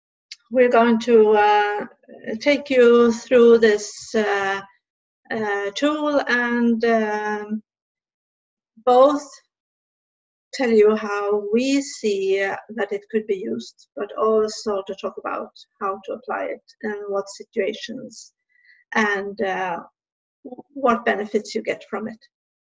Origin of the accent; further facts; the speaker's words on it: Sweden; I'm from Sweden. I live in the western part of Sweden.